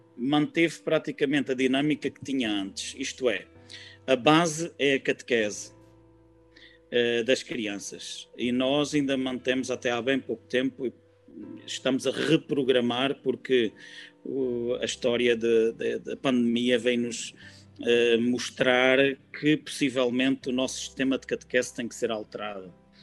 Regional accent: Évora, Portugal; moved away as an adult; viemos de Évora, da bela cidade de Évora, e depois fomos nos instalando aqui

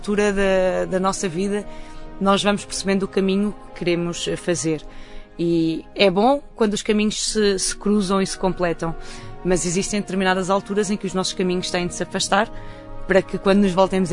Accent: Fajarda, Santarém, Portugal; Eu sou natural da Fajarda, que fica no concelho de Cruz. Uma aldeia pequenina.

